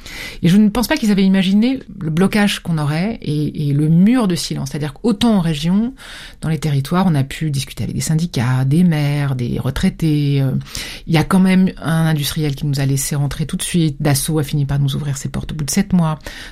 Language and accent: French; France; avec des gens qui m'ont vraiment prise à partie en tant que Française